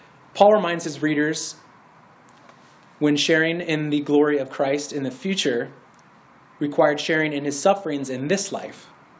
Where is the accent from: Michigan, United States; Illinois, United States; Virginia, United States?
Illinois, United States; Washington; my hometown of Washington, Illinois, was hit by a tornado.